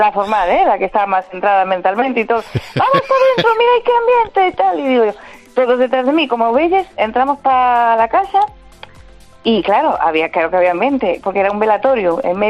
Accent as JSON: {"language": "Spanish", "region": "Asturias", "country": "Spain", "said": "Mira, es que yo soy de Asturias, estaba de fiestuqui por Riva de Sella."}